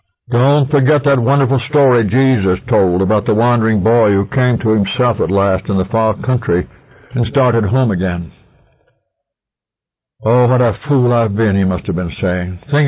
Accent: California, United States; Not so long ago, right here in my hometown in California

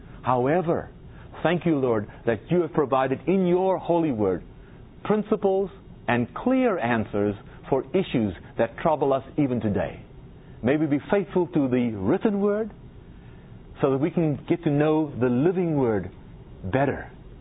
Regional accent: South Africa; South Africa, my home country.

